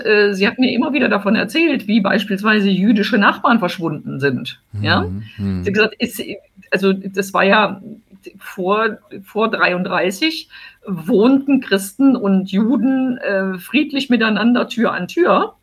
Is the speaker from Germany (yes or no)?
yes; Rhineland, Germany; Ich bin ja ursprünglich aus dem Rheinland